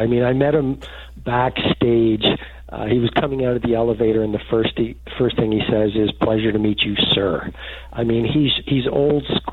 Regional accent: Port Hawkesbury, Nova Scotia, Canada; Look, I grew up in Port Hawkesbury. I'm an ordinary person

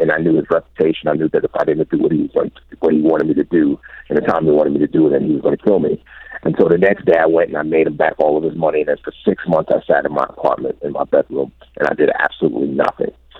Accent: Bronx, New York, United States; growing up in the Bronx, man, we didn't have the term bully back then, you just got beat up.

